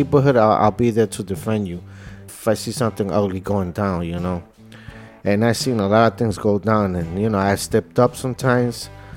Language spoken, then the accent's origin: English; Honduras; now in New York City, United States; I'm from Honduras. I've been, you could say, most of my life here in New York City, Manhattan. I've always been a Washington Heights gentleman.